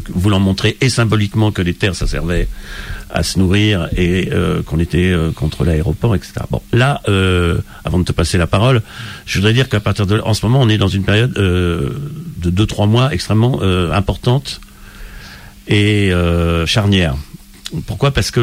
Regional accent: Poitiers, Nouvelle-Aquitaine, France; Voilà, alors moi je suis de Poitiers

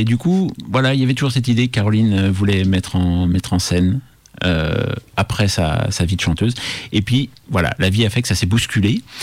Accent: Lyon, Auvergne-Rhône-Alpes, France; en tant que Lyonnais, ça me semblait difficile de faire l'impasse.

